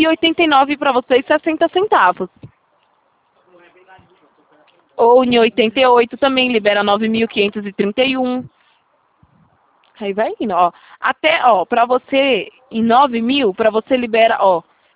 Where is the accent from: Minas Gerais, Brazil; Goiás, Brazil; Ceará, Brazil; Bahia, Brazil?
Bahia, Brazil; now in Itatiba, Brazil; que eu sou da Bahia, mas hoje eu moro atualmente em Itatiba, né, interior de São Paulo.